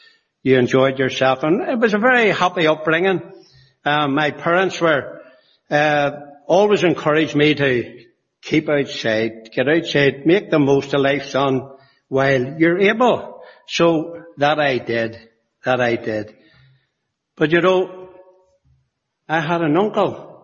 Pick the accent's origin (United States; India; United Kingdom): United Kingdom; Belfast, Northern Ireland; born there; I was born in 1942 in Montreal Street in Belfast.